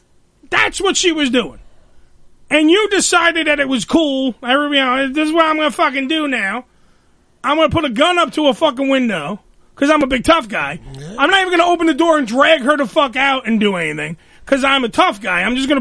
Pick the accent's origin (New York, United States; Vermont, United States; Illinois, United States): New York, United States; And then, I'm from New York. This is a New York fucking show.